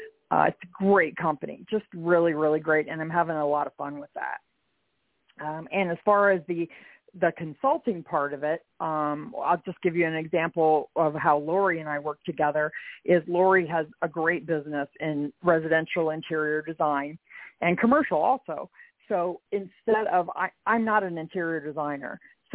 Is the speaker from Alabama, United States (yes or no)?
no; Ohio, United States; now in New York, United States; I grew up in Ohio and started out as a marketing manager for a large furniture dealership there. And I moved here to New York in 96